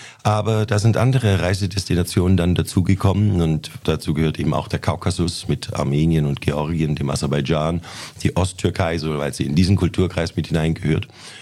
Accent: Stuttgart, Baden-Württemberg, Germany; ich bin fern von Jerewan geboren, nämlich in Neckartal. In Stuttgart aufgewachsen, habe in Tübingen studiert, Kunstgeschichte und Musikwissenschaften.

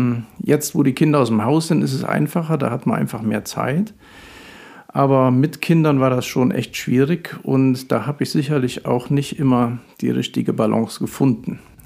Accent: Eiserfeld, North Rhine-Westphalia, Germany; ich komme aus Eiserfeld und ja, da bin ich musikalisch halt schon groß geworden.

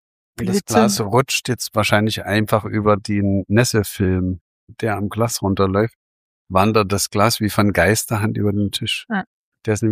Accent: Berlin, Germany; facettenreich Kulturen, das lieben wir als Berliner sowieso

